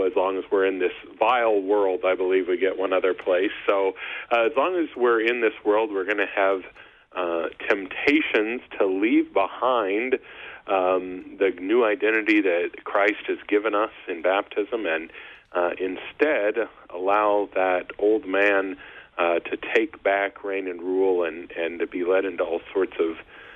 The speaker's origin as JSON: {"language": "English", "region": "Kansas", "country": "United States", "said": "I'm originally mostly from Kansas, and people up here always tell me that's the South, but I'm not quite sure about that."}